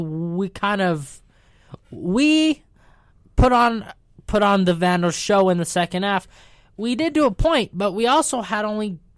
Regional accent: Portland, Oregon, United States; Yeah, I mean, Portland State, just shout out to my hometown.

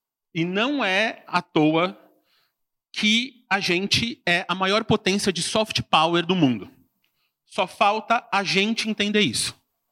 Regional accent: Brazil; E depois disso, a gente é brasileiro.

